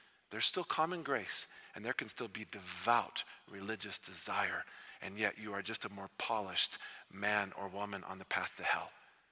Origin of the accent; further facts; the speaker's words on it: Texas, United States; Ask me, growing up in Bible Belt, Texas, never hardly touched another girl.